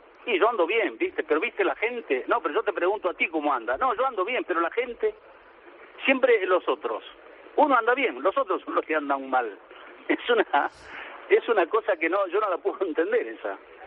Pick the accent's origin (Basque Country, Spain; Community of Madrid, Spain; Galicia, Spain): Galicia, Spain; born there; Yo nací en una aldeíta al lado de Finisterre, caramba, La Coruña, ¿no?